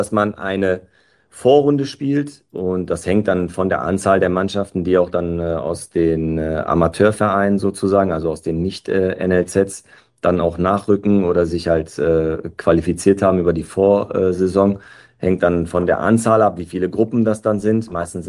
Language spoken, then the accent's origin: German; Quelle, North Rhine-Westphalia, Germany; wir waren bei einem Testspiel in meinem Heimatort in Quelle